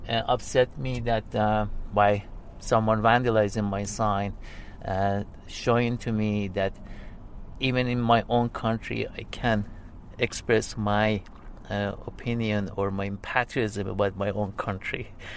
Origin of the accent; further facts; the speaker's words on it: Iran; moved away as an adult; now in Canada; I come from Iran, yeah. Lived in Canada since 1983. When I came here, I was like 20 years old.